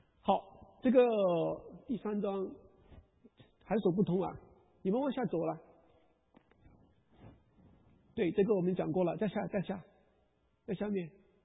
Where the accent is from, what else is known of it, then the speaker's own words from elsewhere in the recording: China; 其实我们中国人是很会讲关系的啊